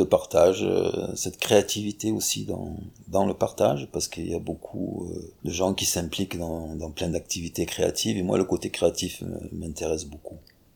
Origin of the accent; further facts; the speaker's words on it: Provence-Alpes-Côte d'Azur, France; born there; j'ai 66 ans et je suis venu m'installer en Ariège. Je suis né dans le Var.